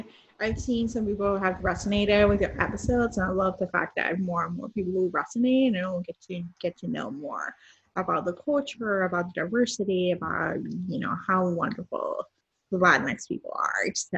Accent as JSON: {"language": "English", "country": "Puerto Rico", "moved": "as an adult", "lives_now": "United States", "said": "I am Puerto Rican, but I'm from Puerto Rico, from the island. Mm-hmm. And I moved to the States when I went to college, and I've been here for about 20 years. So I've been more time in the States than Puerto Rico, but my family still lives there."}